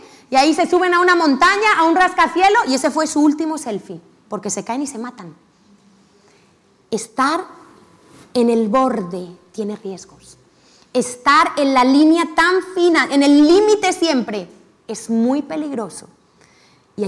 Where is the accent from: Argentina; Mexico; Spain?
Spain; yo soy española 100%, ¿vale? O sea, que el evangelio funciona. De padres españoles, abuelos españoles, que yo sepa, española de hace muchas generaciones.